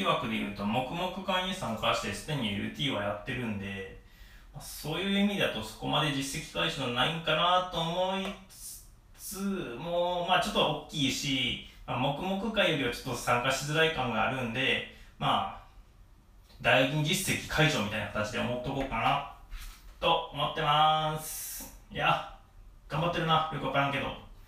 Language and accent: Japanese; Nara, Japan; まあ、元々奈良出身なので、まあ、大阪だと結構気軽に行ける距離なんですけど、まあ、東京って結構遠いイメージがあって